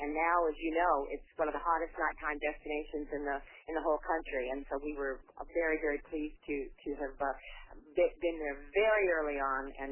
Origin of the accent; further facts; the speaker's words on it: West Hollywood, California, United States; Well, hey, I grew up in West Hollywood.